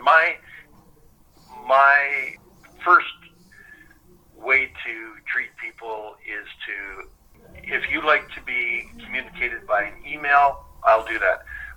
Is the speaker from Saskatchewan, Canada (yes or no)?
yes; Saskatoon, Saskatchewan, Canada; I grew up in Saskatchewan and Saskatoon.